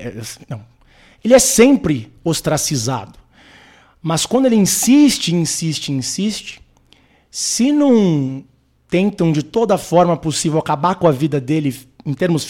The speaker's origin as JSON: {"language": "Portuguese", "country": "Brazil", "tie": "born there", "said": "eu nasci aqui no Brasil"}